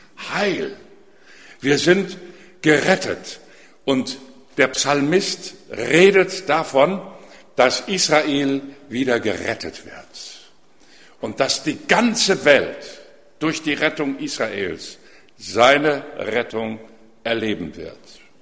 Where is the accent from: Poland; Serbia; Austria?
Poland; Łódź, Łódź Voivodeship; moved away; alles, was wir retten konnten damals, wir stammen aus Lodz, war ein kleiner Koffer